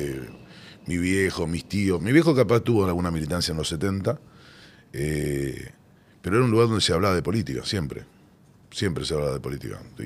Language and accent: Spanish; Mataderos, Buenos Aires, Argentina; mi lugar donde nací, donde me crié, donde todavía tengo la mayoría de mis amigos, donde cada fin de semana, siempre los sábados voy y comparto. Sí, a ver, se dice Mataderos, nací en Mataderos, porque nací en Mataderos